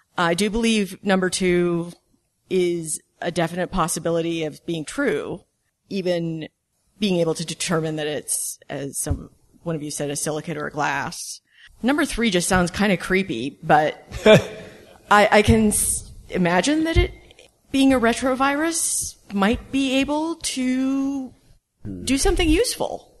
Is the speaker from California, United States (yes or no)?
yes; Santa Barbara, California, United States; I'm from Santa Barbara, California, and this is my first TAM